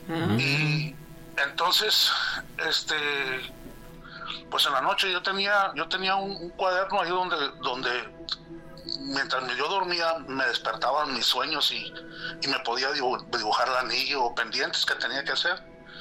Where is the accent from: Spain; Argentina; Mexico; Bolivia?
Mexico; Sonora; now in Chandler, United States; soy de Sonora, pero vivo acá en Chandler, Arizona.